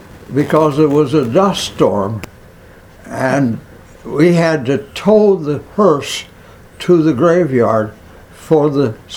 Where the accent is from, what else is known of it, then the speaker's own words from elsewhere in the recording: Kansas, United States; born there; But she made it, and that's how come I was born in Kansas.